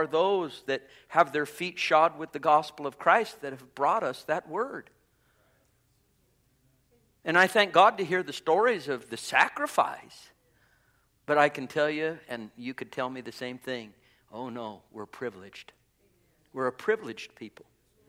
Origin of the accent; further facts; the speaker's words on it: Golden, Colorado, United States; You know, I grew up in Golden.